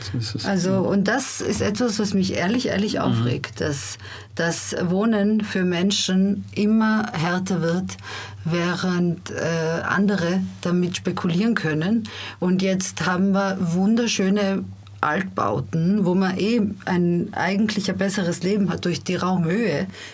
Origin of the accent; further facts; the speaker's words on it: Innsbruck, Tyrol, Austria; Ich bin in Innsbruck aufgewachsen und da ist der Wohnmarkt wirklich krass.